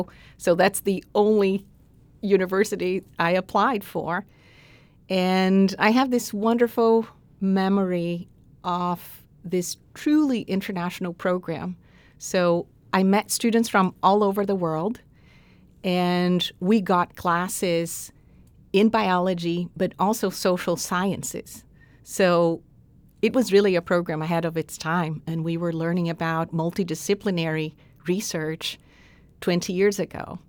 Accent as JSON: {"language": "English", "country": "Brazil", "tie": "born or raised there", "said": "And so I was born and raised in Brazil."}